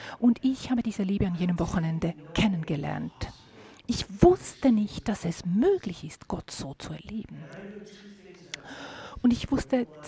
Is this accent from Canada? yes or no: yes; Nova Scotia, Canada; German is a second language; Ich bin aus Neuschottland, Kanada.